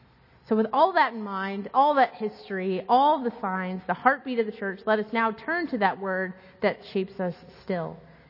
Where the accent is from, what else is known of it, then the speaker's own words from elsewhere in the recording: Scotland, United Kingdom; not just because I'm Scottish.